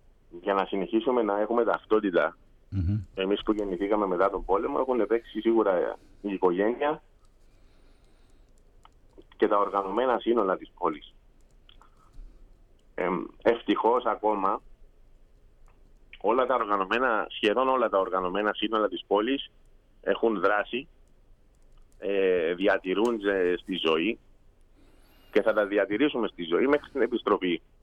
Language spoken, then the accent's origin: Greek; Famagusta, Famagusta District, Cyprus; ειδικά εμείς που καταγόμαστε από την Αμόχωστο, μιλάμε για τους Αμοχωστιανούς